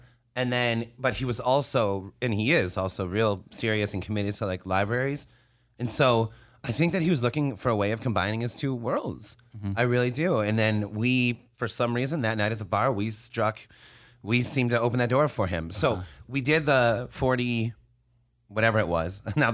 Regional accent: West Bloomfield, Michigan, United States; So I grew up in West Bloomfield, and I don't know if the library has changed.

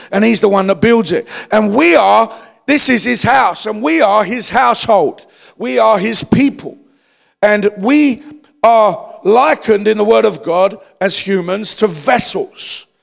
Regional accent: London, United Kingdom; growing up in the East End of London

